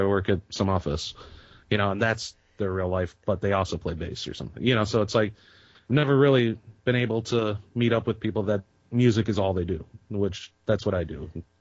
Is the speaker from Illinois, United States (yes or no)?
yes; Waukegan, Illinois, United States; Yeah, actually, I grew up in Waukegan, which is about 45 minutes, an hour north of Chicago, right on the lake, and spent pretty much most of my life there in Lake County.